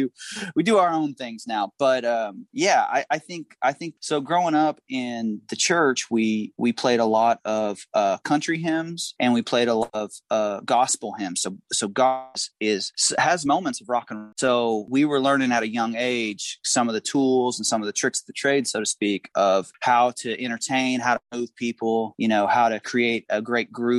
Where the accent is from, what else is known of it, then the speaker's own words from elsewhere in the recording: Indiana, United States; now in Nashville, United States; No, I grew up, we're all from Southern Indiana, which is about 3 hours north of Nashville.